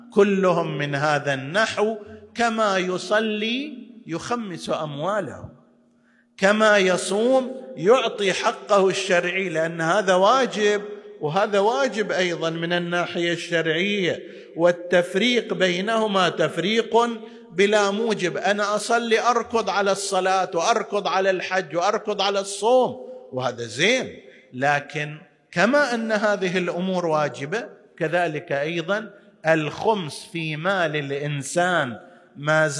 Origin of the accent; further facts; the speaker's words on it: Qatif, Eastern Province, Saudi Arabia; الآن عندنا في القطيف الحمد لله يوجد وجود حوزوي علمي حسن